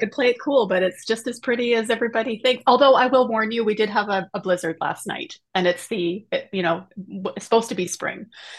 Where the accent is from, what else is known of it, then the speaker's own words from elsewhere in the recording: the Prairies, Canada; So my family, we are all Western Canadian, from way back. Born and raised mainly in the prairies is kind of where I am.